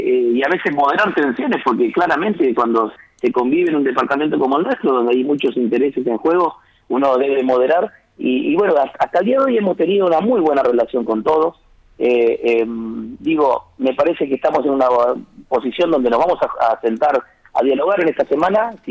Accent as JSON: {"language": "Spanish", "town": "Santo Tomé", "region": "Santa Fe", "country": "Argentina", "said": "uno como santafesino, santotomecino, que tenemos tanta experiencia ya en esto de esperar"}